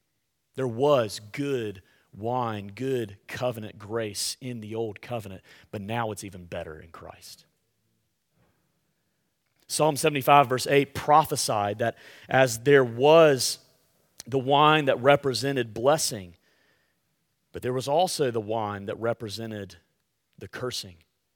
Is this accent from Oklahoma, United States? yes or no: no; Alabama, United States; Yeah, it's terrible. I'm from Alabama.